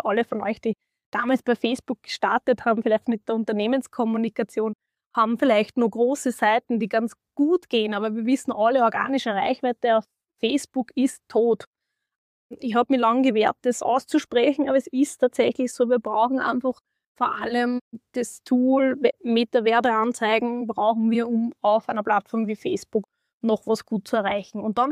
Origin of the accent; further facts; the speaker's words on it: Austria; aber da waren wir alle auf Xing bei uns in Österreich. Ja? Also das ist so die Zeit, wo ich herkomme